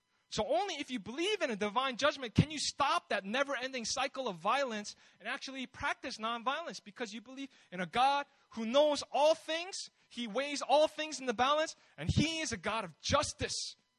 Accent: United States; I'm not an expert on politics. I'm from America, so excuse me.

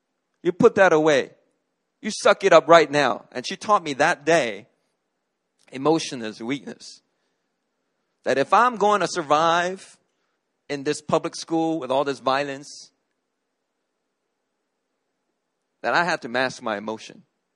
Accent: Philadelphia, Pennsylvania, United States; I grew up in Philadelphia, in America. And there I was taught right away that you don't cry.

